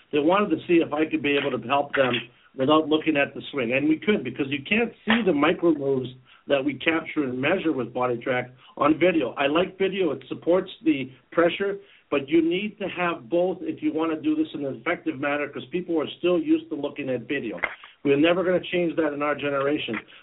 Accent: Prince Edward Island, Canada; It's snowing today in Prince Edward Island, but I guarantee you, if people come out to visit us in PEI

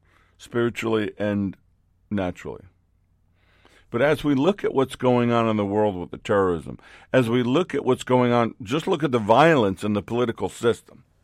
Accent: New York, United States; now in Orlando, United States; I grew up in New York City. I grew up during a time that there was a lot of crime and a lot of violence.

